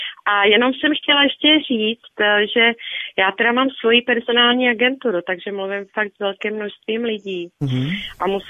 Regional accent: Prague, Czechia; přestože jsem z Prahy

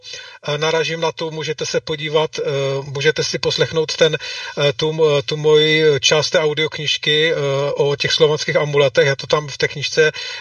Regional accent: Ostrava, Moravian-Silesian Region, Czechia; vy co jste z Prahy, to by, já jsem Ostravák

